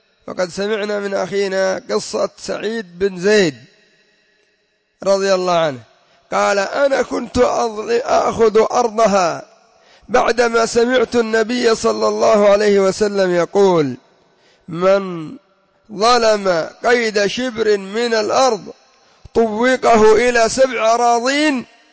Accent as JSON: {"language": "Arabic", "country": "Yemen", "said": "وعندنا في اليمن معلوم منهم"}